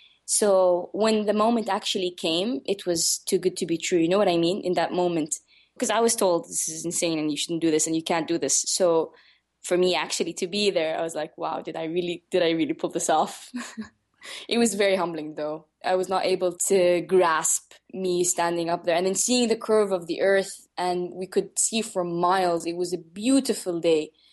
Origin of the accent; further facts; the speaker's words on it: Saudi Arabia; growing up in Saudi Arabia, being very sporty and outdoorsy, it was very hard to find a role model that fits my spirit and my personality.